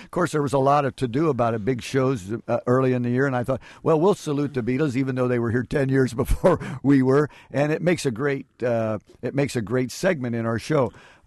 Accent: Indiana, United States; Well, my home is Indiana, and actually my hometown is only about 30 miles from Peru, Indiana

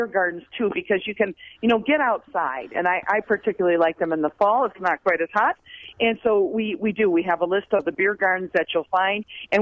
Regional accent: Beloit, Wisconsin, United States; I also invite you to my hometown, Beloit, to Beckman Mill, which is, you know, an old restored grist mill.

